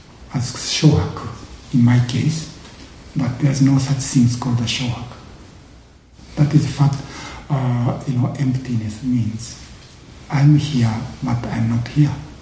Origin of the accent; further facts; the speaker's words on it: Japan; first language Japanese; English is a second language; moved away as an adult; I was born and educated in Japan, I use Japanese language to think. But because I studied some English at school in Japan, and also after I came to this country, I had to study English.